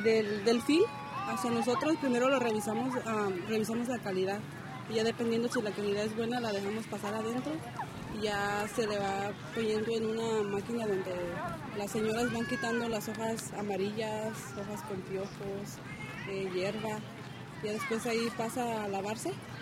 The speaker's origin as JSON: {"language": "Spanish", "region": "Oaxaca", "country": "Mexico", "said": "Somos de Oaxaca."}